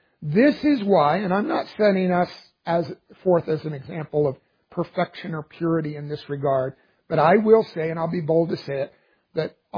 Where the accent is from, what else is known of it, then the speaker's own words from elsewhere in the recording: Texas, United States; is the way we used to say it when I grew up in Texas.